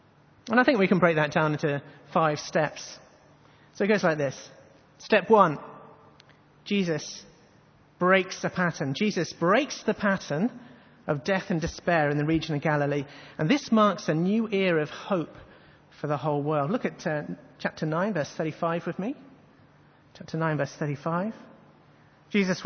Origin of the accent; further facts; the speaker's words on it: England, United Kingdom; like the way my Australian friends are compassionate towards me as an Englishman when the cricket is on.